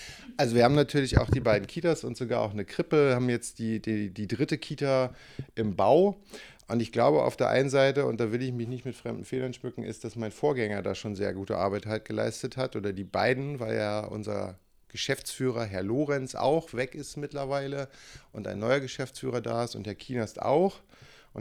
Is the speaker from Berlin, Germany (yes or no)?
yes; Berlin, Germany; Ich komme ursprünglich aus Berlin, bin in Berlin-Lichtenberg geboren. Meine Eltern sind irgendwann in Speckgürtel von Berlin gezogen